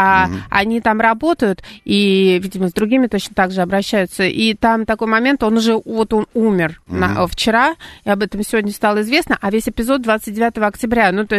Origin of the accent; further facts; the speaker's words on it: Moscow, Russia; мы из Москвы.